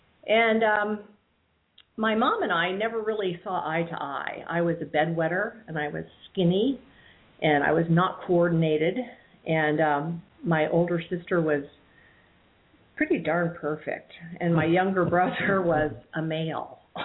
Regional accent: Ohio, United States; born there; I was born in Ohio.

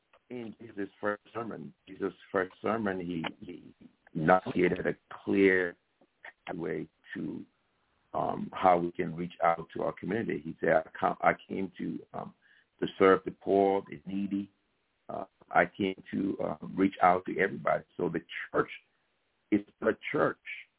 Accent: Liberia; now in United States; Personally, I was born in Liberia, West Africa. I was born to an African-American father from North Carolina and a Liberian mother. I spent most of my life in Liberia

